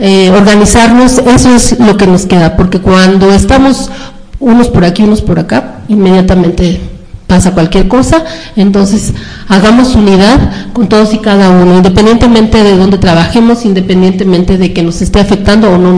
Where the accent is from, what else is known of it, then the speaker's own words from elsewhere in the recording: Mexico; somos mexicanos